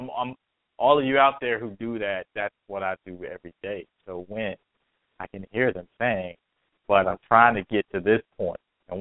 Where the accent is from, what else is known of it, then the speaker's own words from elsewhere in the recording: United States; I'm typical American.